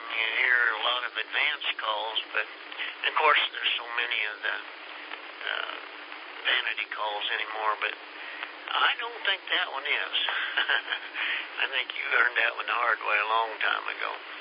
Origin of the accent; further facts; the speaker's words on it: Kansas, United States; I'm from Kansas originally